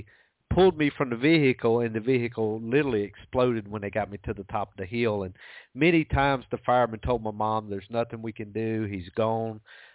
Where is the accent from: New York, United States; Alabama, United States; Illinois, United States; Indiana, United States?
Alabama, United States; And I was raised here in Alabama on a farm and was treated no different than any other kid.